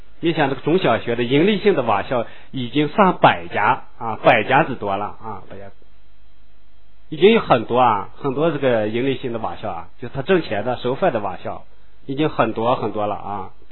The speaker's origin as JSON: {"language": "Chinese", "country": "China", "said": "那么我们中国人呢，是不是好多成年人也想再学习呢？"}